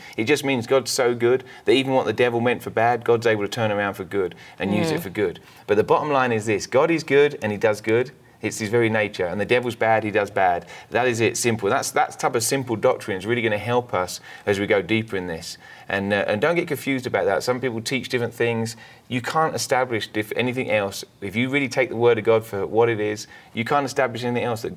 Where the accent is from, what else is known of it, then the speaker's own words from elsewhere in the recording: United Kingdom; accent: English; now in United States; I know my English accent here in America, some people say, yeah, maybe we need to translate for our southern viewers.